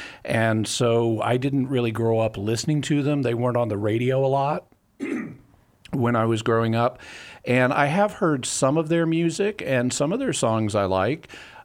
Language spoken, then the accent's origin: English; Arkansas, United States; I grew up in the Boston Mountains, which are the highest part of the Ozark Mountains in northwest Arkansas.